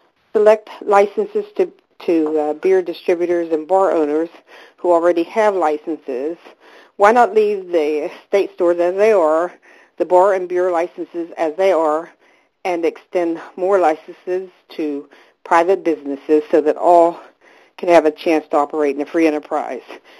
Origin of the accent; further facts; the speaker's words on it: Pittsburgh, Pennsylvania, United States; I'm from Mount Oliver, Pittsburgh